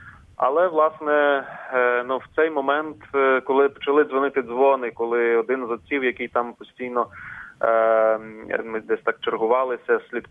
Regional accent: Kharkiv, Kharkiv Oblast, Ukraine; я сам з Харкова походжу.

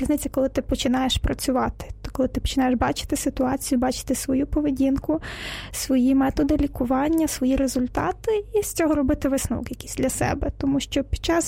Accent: Sambir, Lviv Oblast, Ukraine; also born or lived in Uzhhorod; Я з маленького мальовничого містечка, місто Самбір, це Львівська область. От, я там народилася, ходила в школу.

